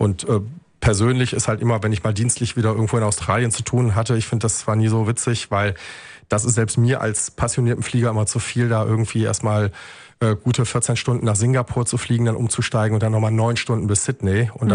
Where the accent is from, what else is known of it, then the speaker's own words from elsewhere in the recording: Wuppertal, North Rhine-Westphalia, Germany; ich bin richtiger Original-Ur-Wuppertaler. Ja, also ich bin im Kapellchen geboren und bin dann quasi, glaube ich, die ersten 3 Jahre meines Lebens habe ich dann in Barmen auch gewohnt. Dann sind wir nach Kronberg gezogen und dann wieder zurück nach Barmen.